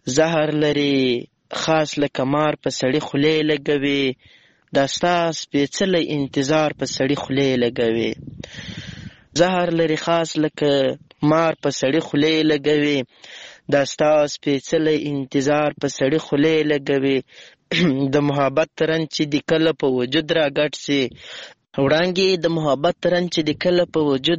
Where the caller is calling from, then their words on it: Lashkar Gah, Helmand, Afghanistan; accent: Helmandi; یو ځل بیا خوشاله يم چې در سره ګډونوالې مجمع … هم له هلمند مرکز لشکرګاه شار پیغام درته پریږدم.